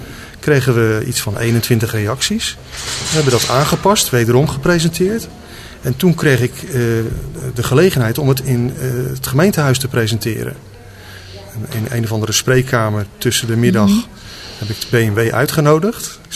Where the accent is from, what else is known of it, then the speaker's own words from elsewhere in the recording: Rotterdam, South Holland, Netherlands; born there; now in Capelle aan den IJssel, Netherlands; ik ben een geboren Rotterdammer, dat wel. Maar ik woon langer nu in Capelle dan in Rotterdam. Dus ik woon 35 jaar nu in Capelle.